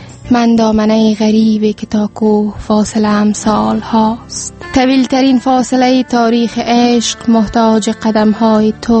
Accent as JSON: {"language": "Persian", "region": "Kabul", "country": "Afghanistan", "tie": "born there", "said": "خب من در سال 1371 به دنیا آمدیم در همین جا در کابل."}